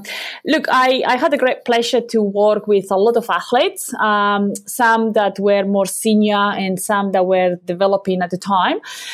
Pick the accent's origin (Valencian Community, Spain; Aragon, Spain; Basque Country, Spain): Basque Country, Spain; also born or lived in Cheltenham, United Kingdom; So I'm from the Basque country in Europe, and I did my undergraduate degree in Gasteiz.